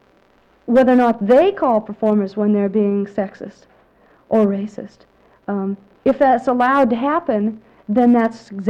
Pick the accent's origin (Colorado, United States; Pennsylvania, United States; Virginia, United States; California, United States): California, United States; Los Angeles; Now, I was brought up in Los Angeles in the women's community there as a performer because I never thought of myself that way.